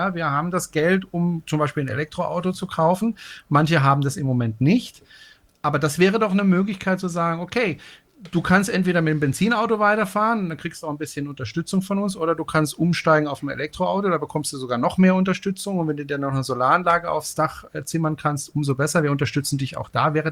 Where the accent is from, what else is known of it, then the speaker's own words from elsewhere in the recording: Freiburg, Baden-Württemberg, Germany; Ich bin ja ein Freiburger Bobbele. Ich komme ja aus Freiburg